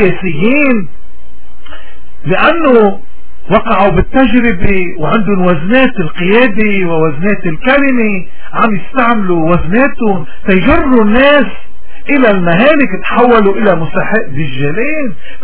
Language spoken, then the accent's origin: Arabic; Lebanon; شو مشكلتنا اليوم نحن كلبنانيين تحديدا؟